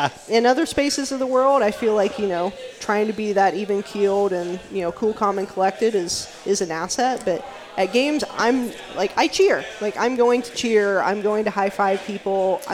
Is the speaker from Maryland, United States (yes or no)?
no; Indiana, United States; I'm from Indiana, so basketball, like, everybody plays basketball, right?